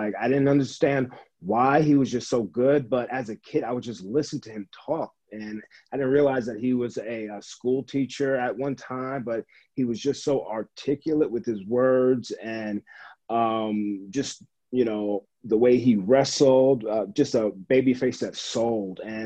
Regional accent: New Jersey, United States; moved away as an adult; also born or lived in Tampa / Miami; Dirty Jersey. I love it, man. I didn't move out till I got signed in 2009. And then I moved from Jersey to Tampa, Tampa to Miami. I lived in Miami for many years

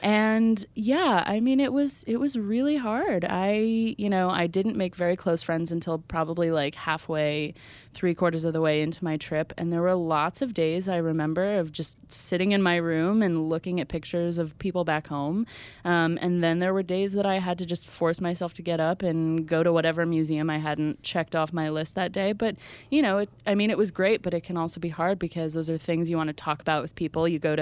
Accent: United States; I was very self-conscious of being an American in France

